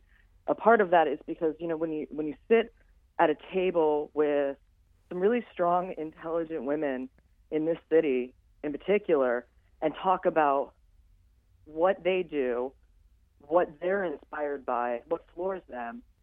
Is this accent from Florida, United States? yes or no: yes; Florida, United States; also born or lived in Philadelphia; now in Chicago, United States; I didn't see the level of collaboration that I had seen growing up in Philadelphia and South Florida, where I'm from, living in Chicago.